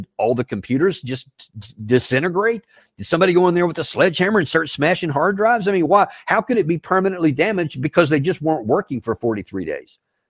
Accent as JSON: {"language": "English", "country": "United States", "said": "I'm an American, and I love Americans, and I love all the people"}